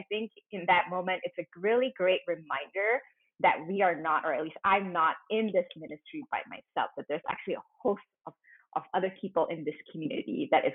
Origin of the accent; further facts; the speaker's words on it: Malaysia; me as a Malaysian Asian who does not speak about money ever in my life.